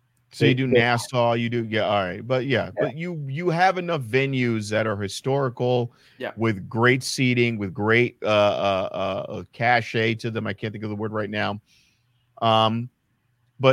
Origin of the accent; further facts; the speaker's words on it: New York City, New York, United States; When we talk about Wembley Arena, I'm a New Yorker.